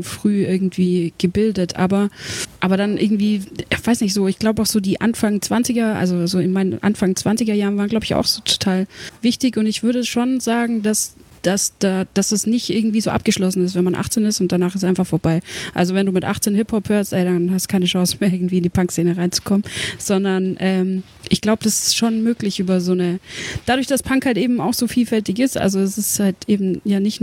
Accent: Bavaria, Germany; weil ich komme einfach aus dem Kaff aus Bayern und da gab es sowas überhaupt nicht

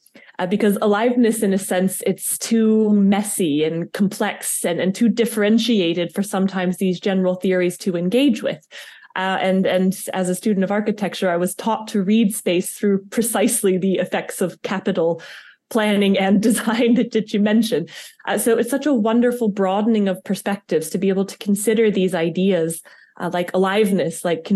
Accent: United States; accent: American; now in Vaduz, Liechtenstein; I have a bit of a problem with my American accent, so I hope you can all forgive me for that.

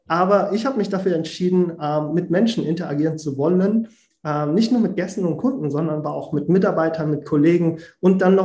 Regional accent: Frankfurt, Hesse, Germany; Aber ich trage den Frankfurter in mir und habe die komplette Bildung und Ausbildung hier in Deutschland genießen dürfen.

